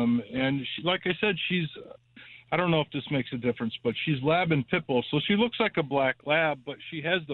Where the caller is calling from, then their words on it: Sturbridge, Massachusetts, United States; Sturbridge, Mass.